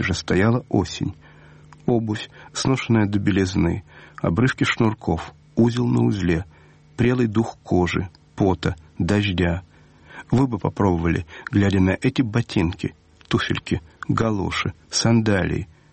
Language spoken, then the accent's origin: Russian; Chernivtsi, Chernivtsi Oblast, Ukraine; also born or lived in Saratov / Zabaykalsky Krai; Хотя я родился в Саратове, мое сердце с детства в горах, в Карпатах. Мне было 5 лет, когда родители привезли меня из Забайкалья в Черновцы.